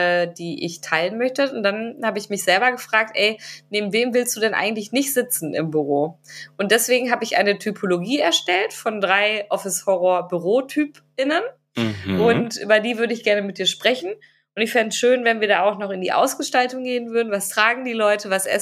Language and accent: German; Münster, North Rhine-Westphalia, Germany; born there; ich bin geboren in Münster.